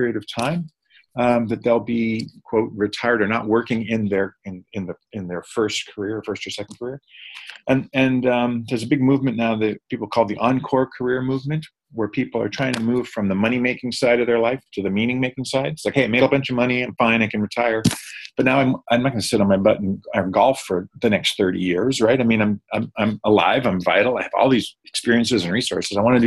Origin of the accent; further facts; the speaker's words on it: Boston, Massachusetts, United States; now in Stanford, United States; I grew up in the Boston area, but when I had a chance to get as far away from my parents as possible for college, I took it and ended up at Stanford.